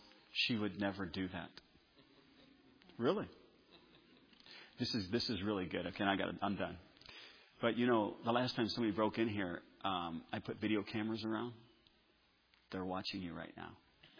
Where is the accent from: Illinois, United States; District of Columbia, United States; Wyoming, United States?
Illinois, United States; Sauk Village; growing up in Sauk Village, my dad was the pastor.